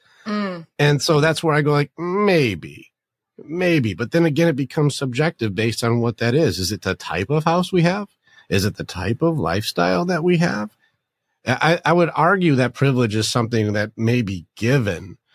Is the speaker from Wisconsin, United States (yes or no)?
no; Detroit, Michigan, United States; I call it growing up in Sparta. There was a lot of conflict, a lot of physical battles, a lot of very hard things, a lot of poverty. We were there when all of the Motor City, when all of the car companies left